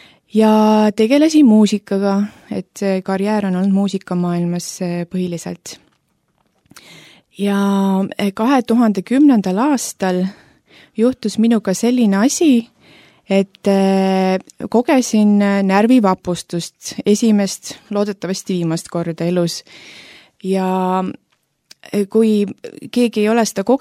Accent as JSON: {"language": "Estonian", "town": "Tallinn", "region": "Harju County", "country": "Estonia", "tie": "born or raised there", "said": "Olen pärit Tallinnast, siin sündinud ja üles kasvanud, mitte kristlikus perekonnas."}